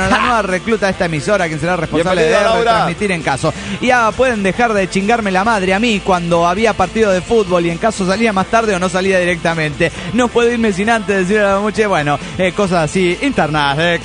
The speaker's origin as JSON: {"language": "Spanish", "region": "San Luis", "country": "Argentina", "said": "No, claro, yo soy de San Luis, sí."}